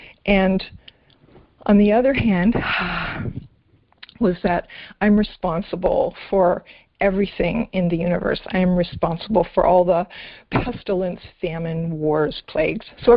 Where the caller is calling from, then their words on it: Nova Scotia, Canada; Nova Scotia, Canada.